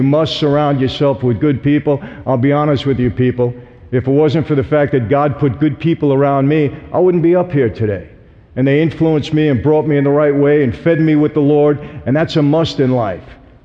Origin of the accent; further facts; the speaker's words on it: Brooklyn, New York, United States; born there; I was born in Brooklyn, where there are five organized crime, La Cosa Nostra families, mafia families.